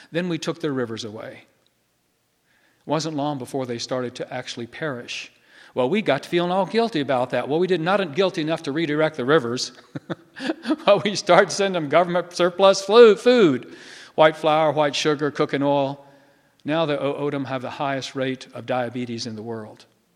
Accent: Virginia, United States; I grew up in Botetourt County, just outside of Roanoke, down that way from here, about 100 miles down the interstate.

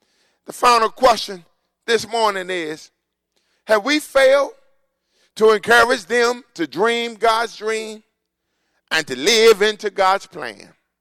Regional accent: United States; But I'm so glad that I'm an American, born and bred in the United States of America.

